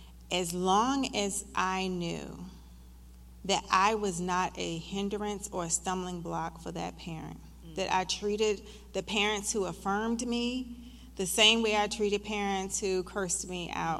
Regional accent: Varina, Virginia, United States; I grew up in Verina, and I'm like, I've got to go in the inner city.

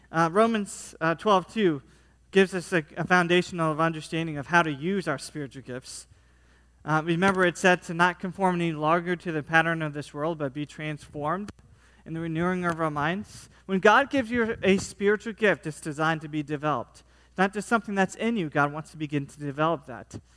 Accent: United States; You know, I'm from the United States. I think I know a little bit about English.

